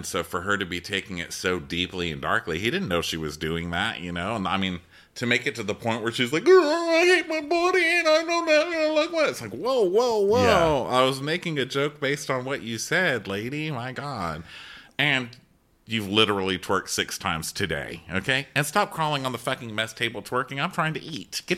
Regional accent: the South, United States; No, please, I'm from the South.

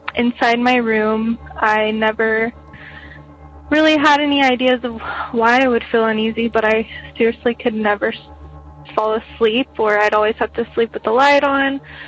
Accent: Phoenix, Arizona, United States; I'm 25, and I'm from Phoenix, Arizona.

